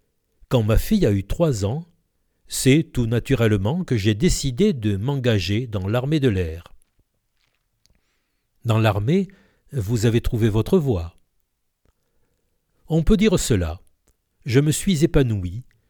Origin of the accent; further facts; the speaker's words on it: Salon-de-Provence, Provence-Alpes-Côte d'Azur, France; Je suis né et j'ai grandi à Salon en rêvant de devenir pilote de chasse, sans doute en raison de la proximité avec la base aérienne.